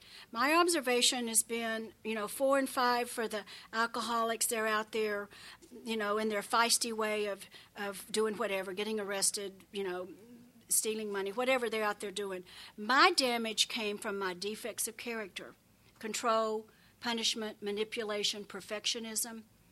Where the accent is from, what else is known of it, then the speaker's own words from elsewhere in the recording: Texas, United States; I grew up in West Texas, very flat.